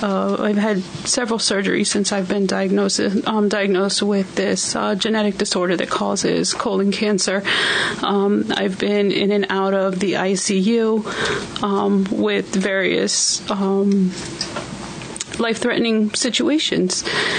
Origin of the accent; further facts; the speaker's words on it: Wilmington, Delaware, United States; born there; No, I was born in Wilmington, Delaware.